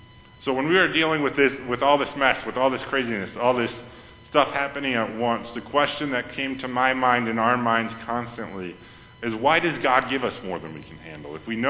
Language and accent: English; Watertown, Wisconsin, United States; And if you know me, I'm from Watertown, Wisconsin.